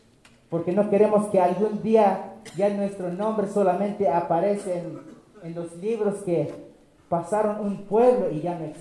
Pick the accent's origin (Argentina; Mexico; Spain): Mexico; Oventic, Chiapas; vengo del Caracol 2 de Oventic, zona altos de Chiapas